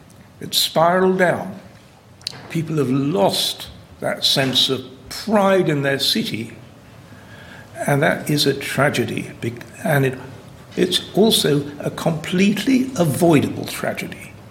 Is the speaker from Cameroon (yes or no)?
no; Sheffield, Yorkshire and the Humber, United Kingdom; I grew up in one. I grew up in Sheffield, which is now the poorest city in England.